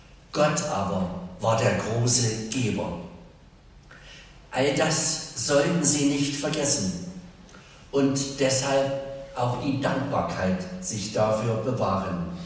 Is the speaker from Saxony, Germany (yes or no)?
yes; Stangengrün, Saxony, Germany; Ich komme aus Stangengrün und dort hat die Kurrende heute ein Musical aufgeführt.